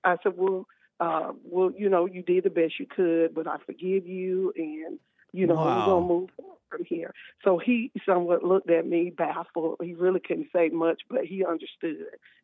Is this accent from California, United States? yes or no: no; Alabama, United States; This weekend, I went down to my hometown, which is